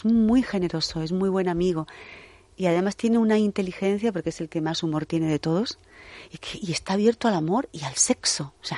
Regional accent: Andalusia, Spain; ya que soy andaluza, pues déjame que sea sevillana

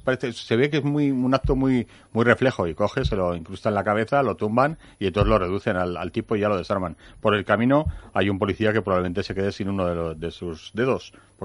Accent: Spain; te doy las gracias como español

